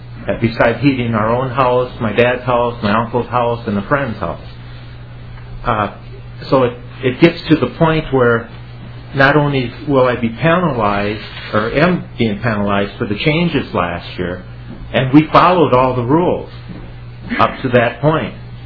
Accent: Minnesota, United States; I'm from Winona County, Steve Hackens area.

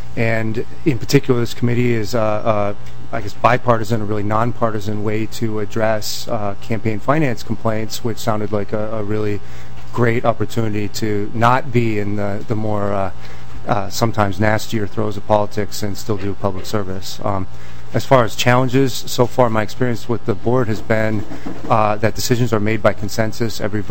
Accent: New Hope, Minnesota, United States; I grew up here in Minnesota in New Hope.

